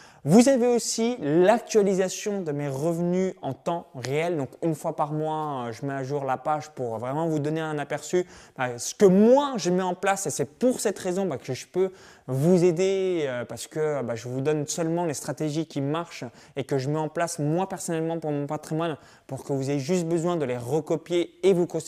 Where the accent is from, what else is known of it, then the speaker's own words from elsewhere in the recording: Bourgogne-Franche-Comté, France; Comme je suis natif de la Bourgogne